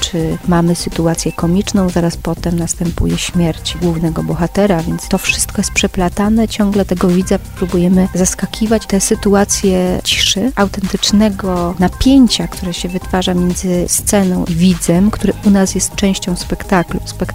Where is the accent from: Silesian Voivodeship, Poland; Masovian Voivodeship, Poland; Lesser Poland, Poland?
Silesian Voivodeship, Poland; Nie jestem z Ornatowic, ale wioseczki obok.